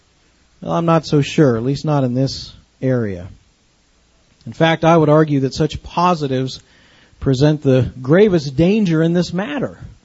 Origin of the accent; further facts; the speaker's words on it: Akron, Ohio, United States; not far from where I grew up in Akron, Ohio.